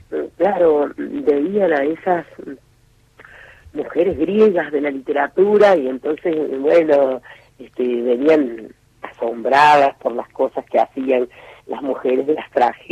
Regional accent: Córdoba, Argentina; siempre me siento muy cordobesa

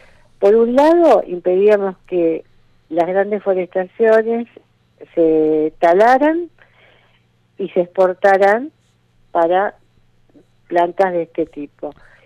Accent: Argentina; uno como argentino se siente defraudado

